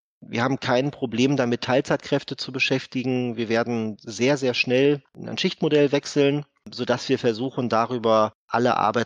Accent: Essen, North Rhine-Westphalia, Germany; Ich bin gebürtiger Essener

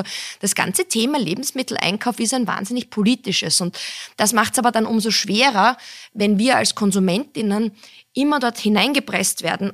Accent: Styria, Austria; Und ich bin selber in der Steiermark aufgewachsen und habe dadurch einfach auch sehr viel Nähe zu diesen ländlichen Produzenten immer gehabt, eigentlich von Kind weg.

